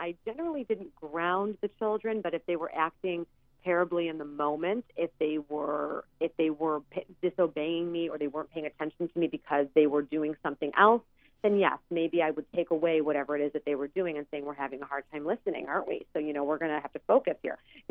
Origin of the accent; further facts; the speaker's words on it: Hinsdale, Illinois, United States; I'm from a suburb of Chicago called Hinsdale. and I did work for many families in the town where I grew up.